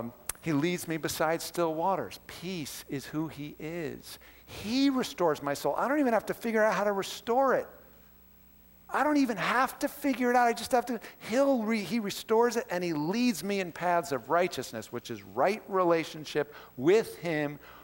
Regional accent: United States; I'm not ashamed of how I am as an American, nor condemning them for how they are.

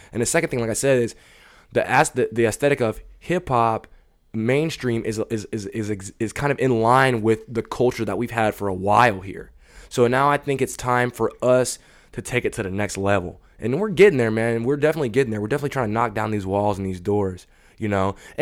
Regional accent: the South, United States; I use a lot of Southern artists' beats because I'm from the South, so I like Southern rap.

